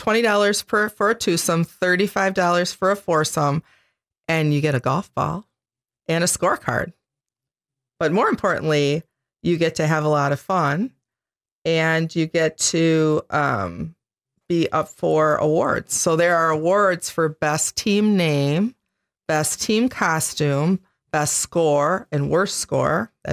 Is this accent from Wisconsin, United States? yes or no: yes; Wisconsin, United States; You know what, though? We're from Wisconsin, and we know how to deal with weather.